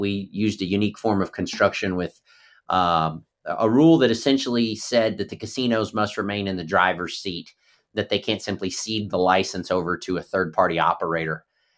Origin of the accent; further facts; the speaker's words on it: Oklahoma, United States; moved away as an adult; now in Arkansas, United States; I love my state. I grew up in Oklahoma. I moved here when I was 18 to go to the University of Arkansas.